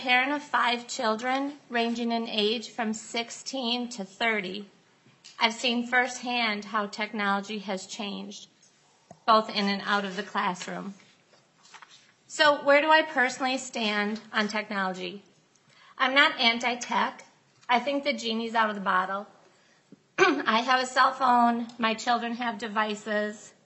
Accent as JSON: {"language": "English", "town": "Chanhassen", "region": "Minnesota", "country": "United States", "said": "I'm from Chanhassen, Minnesota."}